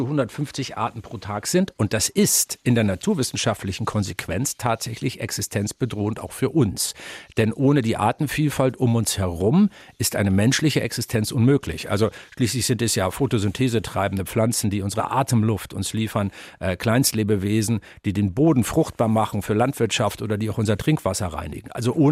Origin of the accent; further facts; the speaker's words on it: Hamburg, Germany; Wenn ich heute in meiner Heimatstadt Hamburg im Hafen sitze, in einer Strandbar, dann kreisen manchmal Adler über mir.